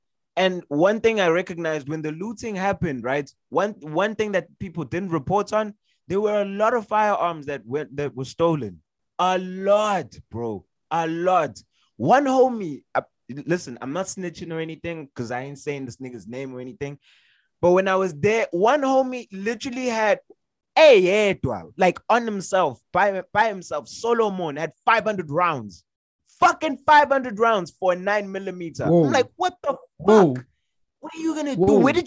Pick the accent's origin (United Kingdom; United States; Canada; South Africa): South Africa; it's annoying because I'm South African.